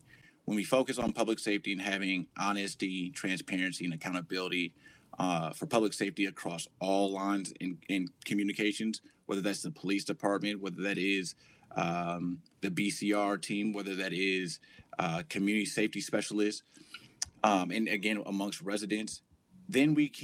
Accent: Minneapolis, Minnesota, United States; I'm born and raised in North Minneapolis, third generation resident of North Minneapolis, meaning my parents, my mother grew up over north in Ward 5, and my grandparents came here in the 1960s.

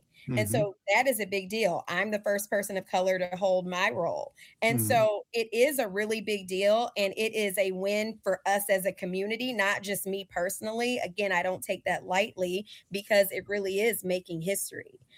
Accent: Alabama, United States; also born or lived in Minnesota; So I actually grew up in Alabama. So I was born in Minnesota, but I actually grew up in Alabama. So everybody laughs at me because I say I'm from Alabama, because I have Southern roots.

